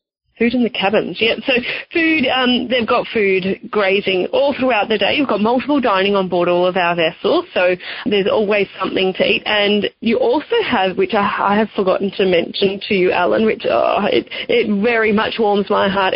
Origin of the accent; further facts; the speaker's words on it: Australia; accent: Australian; as soon as I walked on board, everyone was like, oh, you sound Australian, where are you from, blah, blah, blah.